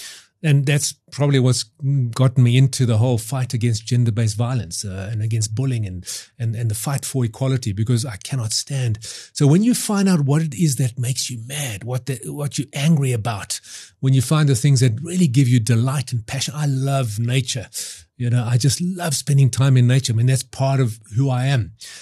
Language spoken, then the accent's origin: English; South Africa; as South African men, we just, you know, and women too, we love the Springboks and we support them.